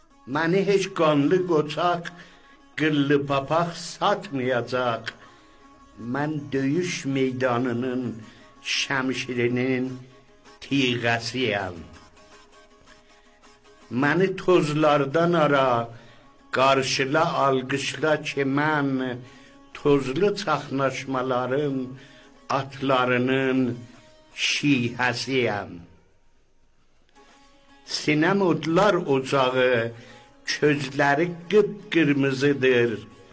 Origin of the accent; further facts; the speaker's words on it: Iran; born there; من در ایران متولد شدم.